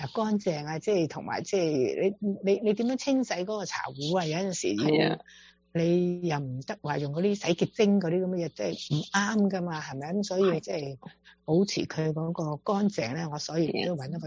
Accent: China; 即系嗰个洗碗机真系唔系好啱我哋中国人嗰啲。

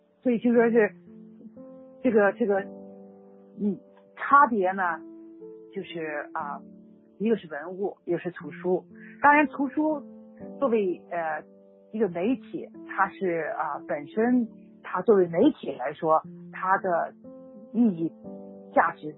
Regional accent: China; 在我在中国长大的时候

